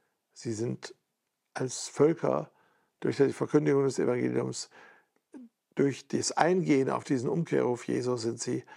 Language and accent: German; Duisburg, North Rhine-Westphalia, Germany; Meine Heimatstadt Duisburg ist auch von Wikingern mal überfallen worden, nicht nur einmal.